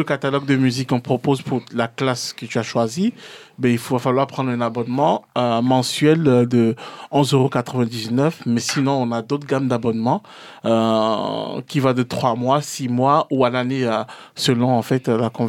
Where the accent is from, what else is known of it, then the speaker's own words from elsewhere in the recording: Benin; now in France; je suis ici d'un pays d'Afrique, je suis venu du Bénin, j'ai fait la moitié de ma scolarité là-bas